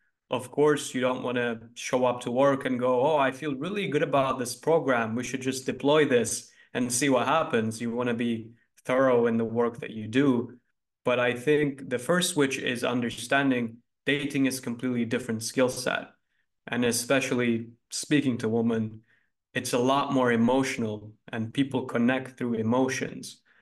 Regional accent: Turkey; moved away as an adult; now in United States; Yeah, I grew up in Turkey. So I lived in Turkey until I was 18. And then I went to school to LA, and that was my first time in the US.

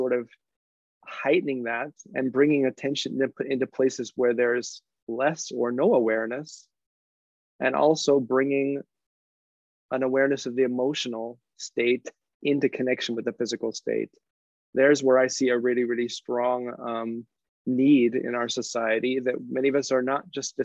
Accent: United States; now in Germany; I'm an American, but I live in Germany. I've lived over here for about 20 years, actually.

